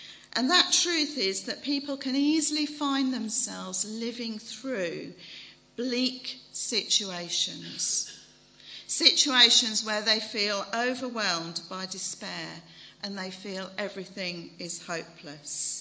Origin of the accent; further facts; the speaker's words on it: Shefford, East of England, United Kingdom; I'm from Shefford, just in case you were wondering where I sort of appeared from.